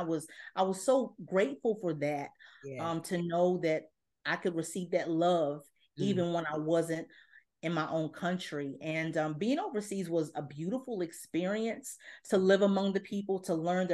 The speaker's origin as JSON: {"language": "English", "town": "Beckley", "region": "West Virginia", "country": "United States", "said": "I'm from a very small town in West Virginia. I'm from Beckley, West Virginia. And while I had a overall good upbringing"}